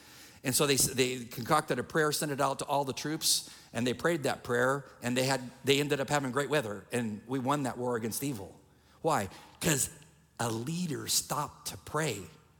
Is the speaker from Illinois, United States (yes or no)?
no; San Diego, California, United States; The Navy SEALs, I'm from San Diego, the head trainer for the Navy SEALs actually worked for my dad when he retired.